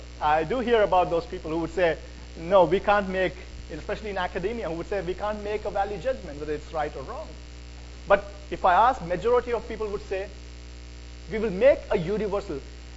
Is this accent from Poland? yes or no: no; India; I come from India, and in India, before 1850